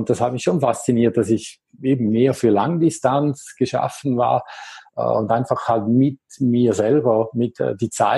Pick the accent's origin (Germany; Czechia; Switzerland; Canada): Switzerland; Appenzell; ich bin aufgewachsen, wohne immer noch im Appenzellerland. Das liegt ganz im Osten der Schweiz, nahe an Deutschland und Österreich, der beiden Grenzen.